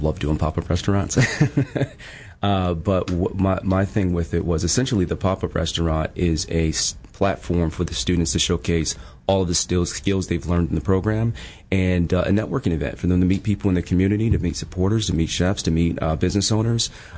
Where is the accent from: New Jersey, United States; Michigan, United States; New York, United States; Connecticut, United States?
New York, United States; Buffalo; I'm from Buffalo, my wife is from New Hampshire, you know, on the East Coast